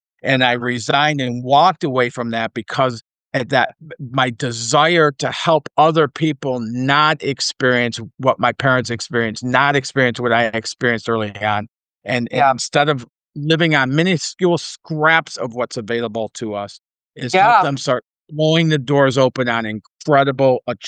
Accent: Detroit, Michigan, United States; born there; So I was born in Detroit, Michigan, in Detroit, in the very low-income blue-collar family.

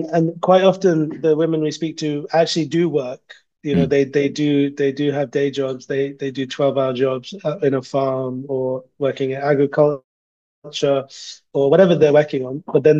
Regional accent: London, United Kingdom; born there; You know, I was born in London.

